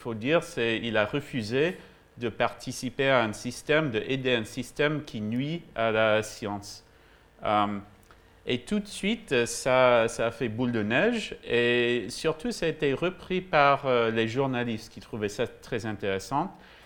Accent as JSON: {"language": "French", "country": "Canada", "second_language": "French", "said": "je suis canadien, je vais faire un bilingue, je vais essayer de parler français, mais les mots, c'est en anglais."}